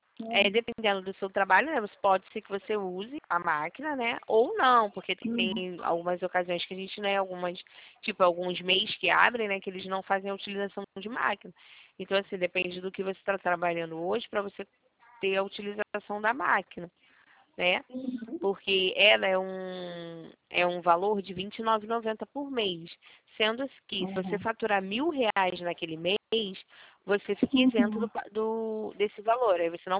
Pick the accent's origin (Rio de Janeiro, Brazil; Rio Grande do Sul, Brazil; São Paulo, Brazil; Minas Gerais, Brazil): Rio de Janeiro, Brazil; a gente é do call center do Rio, eu sou do Rio.